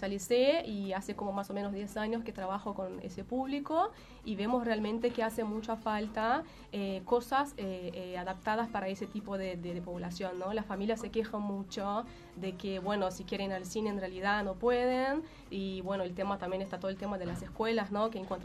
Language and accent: Spanish; Brazil; Spanish is a second language; moved away as an adult; now in Uruguay; en realidad yo soy brasileña, ¿no? Porque percibí por mi acento, y hace 4 años que estoy en Uruguay